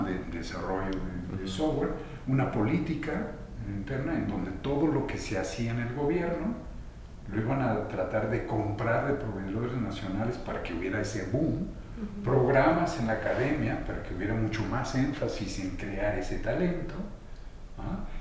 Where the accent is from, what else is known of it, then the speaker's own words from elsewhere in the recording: Guadalajara, Jalisco, Mexico; mucho gusto, vengo de Guadalajara